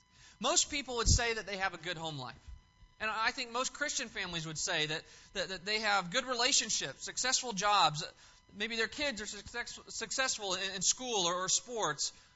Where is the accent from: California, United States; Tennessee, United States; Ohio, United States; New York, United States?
California, United States; You know, growing up in California and on the West Coast, I experienced several earthquakes.